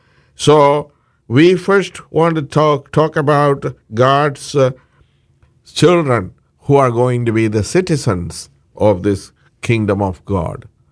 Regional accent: Parkland, Florida, United States; I am from Parkland, Florida.

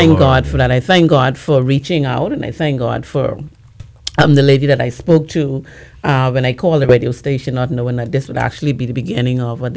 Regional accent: Bahamas; And so my journey started as I'm originally from the Bahamas.

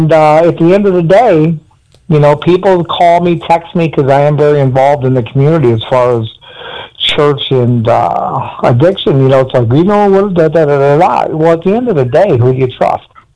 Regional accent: Michigan, United States; I'm from Michigan, and the Muslim population is huge.

